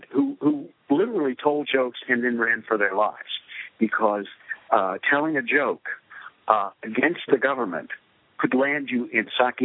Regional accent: Texas, United States; But she knew I was from Texas

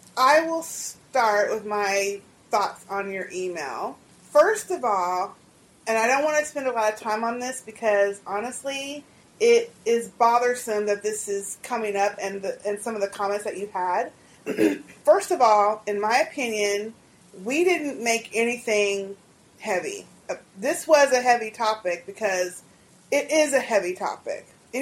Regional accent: Texas, United States; because we're from Texas, or I'm from Texas

